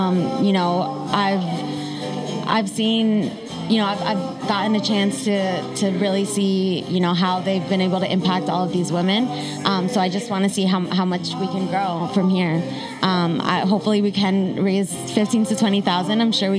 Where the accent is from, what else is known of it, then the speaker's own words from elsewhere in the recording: Colombia; I'm from Colombia.